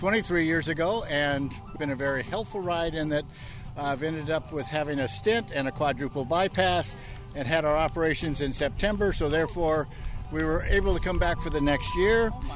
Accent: Oxnard, California, United States; I'm from Oxnard, California.

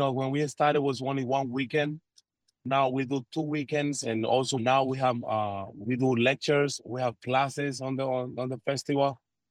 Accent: Cuba; I come from Cuba dancing when I was 11 years old, and I graduated when I was 19 years old in Havana in the National School of Arts. And after that, I started dancing with different companies in Cuba.

